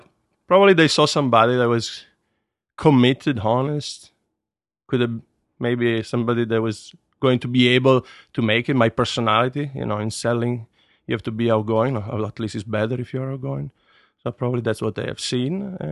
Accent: Turin, Piedmont, Italy; Yes. I was born in Torino and soon moved just in the outskirts of the city because my father was put in charge of a factory that was opening to manage the staff. And so I grew up just outside of Torino, a few miles away.

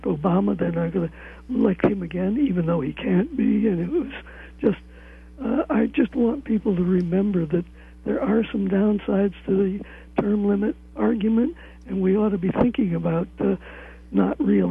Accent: Connecticut, United States; at that time I was growing up in Connecticut and was in the same town as the national chairman of the Republican Party

